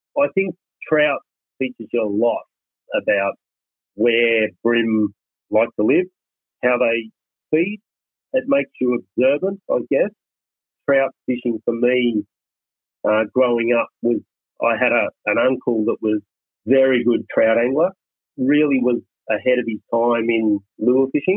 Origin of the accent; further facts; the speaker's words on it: Bayswater, Victoria, Australia; I grew up in Victoria in Bayswater, outer eastern sort of Melbourne, and used to go a lot to Mallacoota, Gippsland Lake, Bem River.